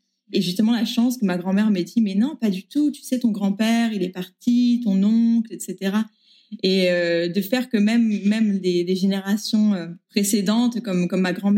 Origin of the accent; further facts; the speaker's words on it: Paris, Île-de-France, France; J'ai 28 ans, je viens de Paris. Je suis née et j'ai été élevée dans le 15e arrondissement de Paris.